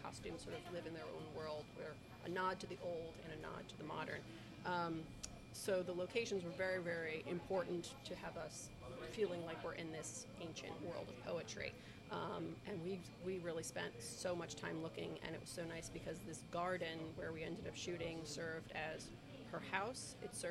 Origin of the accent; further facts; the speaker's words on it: Forest Hills, New York, United States; Yes, I'm from Forest Hills.